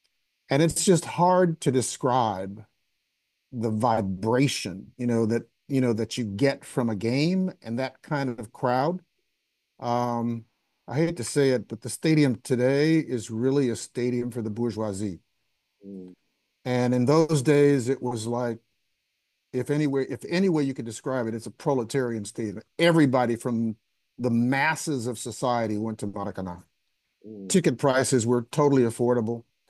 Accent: St. Louis, Missouri, United States; now in Rio de Janeiro, Brazil; Well, I grew up in the States. I'm from St. Louis. Like most kids that grew up in an inner city neighborhood, I played baseball, basketball, and American football.

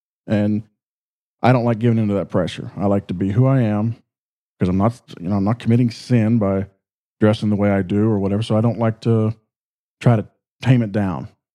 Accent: West Virginia, United States; I'm from West Virginia.

